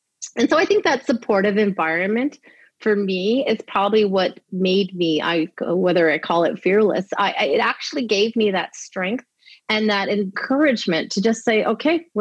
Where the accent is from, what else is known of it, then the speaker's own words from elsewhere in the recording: Montreal, Quebec, Canada; I grew up in Montreal in the West Island